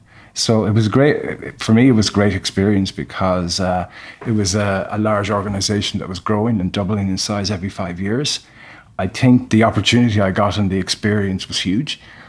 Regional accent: Carrick-on-Shannon, Connacht, Ireland; I grew up in Carrick and Shannon and decided I would apply for the commencement course in Sligo Regional Technical College.

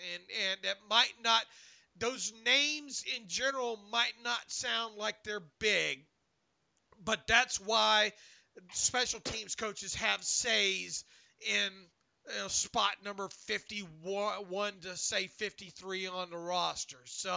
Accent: the South, United States; born there; We don't have silent letters in the South, I don't think. People remember, I was born in the South.

